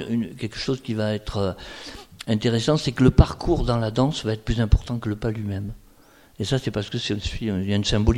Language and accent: French; Occitanie, France; On est des Occitans, donc ça m'ennuie toujours de dire français, mais parce qu'on est vraiment du Sud.